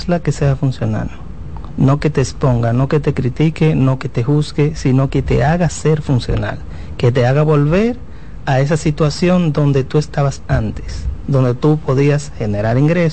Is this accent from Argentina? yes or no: no; Dominican Republic; como dominicanos que somos muy afectivos